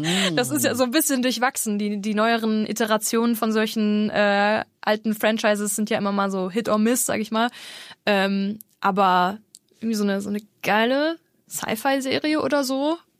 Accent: North Rhine-Westphalia, Germany; ich bin aus NRW

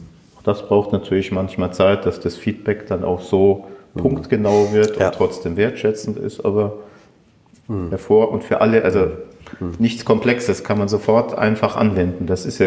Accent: Fürstenfeldbruck, Bavaria, Germany; ich komme aus der Nähe von München, aus Fürstenfeldbruck

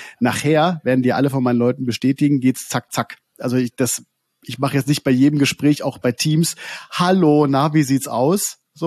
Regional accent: Hanover, Lower Saxony, Germany; Genau, ich bin in Hannover groß geworden.

